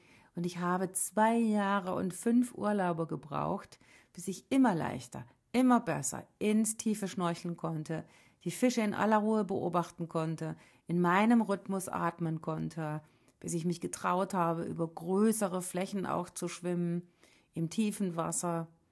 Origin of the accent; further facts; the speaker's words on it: Baden-Baden, Baden-Württemberg, Germany; ich weiß es noch wie heute, im Freibad in Baden-Baden, wo ich groß geworden bin, da war so ein Becken und da konnte ich drin stehen bis zum Bauch.